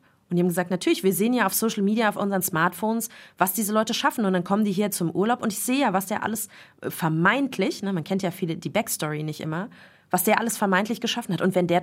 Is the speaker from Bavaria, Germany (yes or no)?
no; Frankfurt, Hesse, Germany; Ich bin Frankfurterin, ich bin zum Studieren aus meiner Stadt weggegangen.